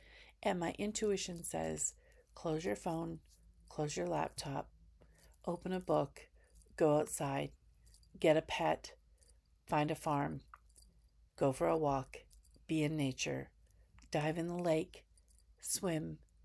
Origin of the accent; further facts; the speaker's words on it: Canada; We, as in the United States, and I'm Canadian